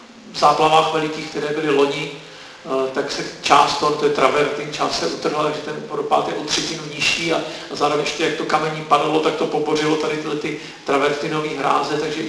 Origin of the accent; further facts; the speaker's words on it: Jablonec nad Nisou, Liberec Region, Czechia; na poměry u nás, já jsem z Jablonce, že jo, tak u nás